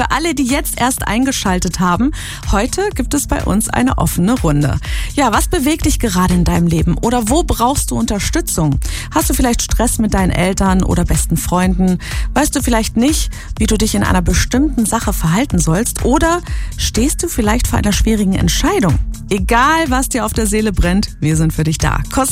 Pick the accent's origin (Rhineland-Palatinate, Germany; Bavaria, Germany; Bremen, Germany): Rhineland-Palatinate, Germany; Speyer; Ich komme ja aus Speyer.